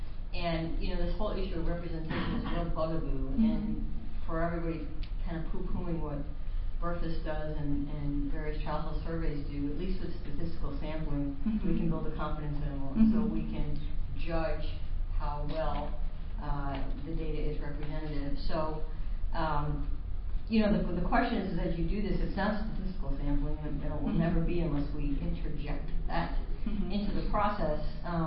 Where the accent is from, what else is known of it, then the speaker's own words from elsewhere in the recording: Colorado, United States; Hi, thanks. … from Colorado.